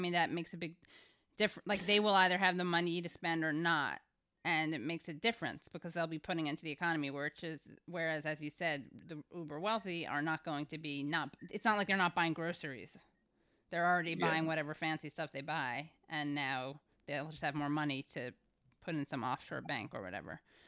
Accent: Hawaii, United States; In 2014, he bought 700 acres of beachfront land in my home state of Hawaii.

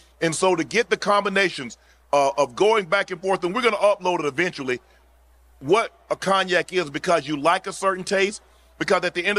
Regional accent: Georgia, United States; I live in Atlanta. I'm from Georgia.

